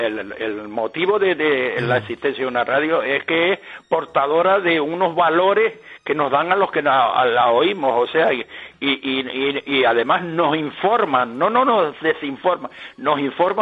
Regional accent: Los Realejos, Canary Islands, Spain; Somos de los Ralejos

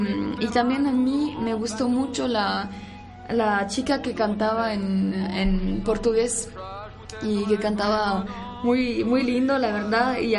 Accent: France; Spanish is a second language; porque en Francia así es, hay conciertos en todas las ciudades, también en los pueblitos. En mi pueblo también lo hicieron con los niños

